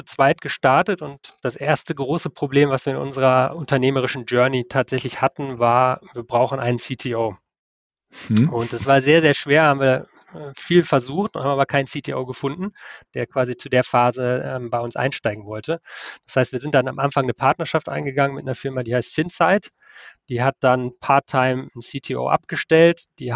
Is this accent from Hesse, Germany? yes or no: no; North Rhine-Westphalia, Germany; ich komme auch aus NRW, aus Münsterland